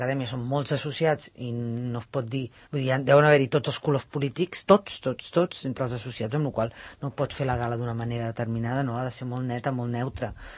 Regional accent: Catalonia, Spain; now in Madrid, Spain

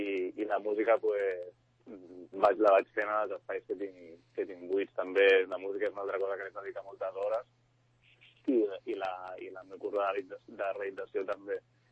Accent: Sant Cugat, Catalonia, Spain; d'aquí de Sant Cugat, jo soc de Sant Cugat.

